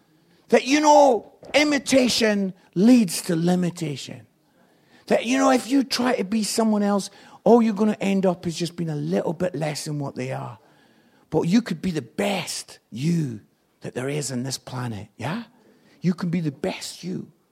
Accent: Scotland, United Kingdom; And I was a young evangelist, I'm Scottish, and I got the chance to preach in Grimsby.

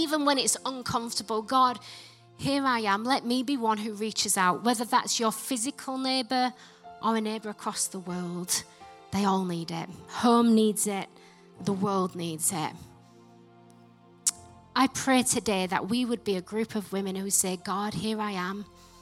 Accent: Yorkshire and the Humber, United Kingdom; accent: Yorkshire; Not with this Yorkshire accent, are you serious?

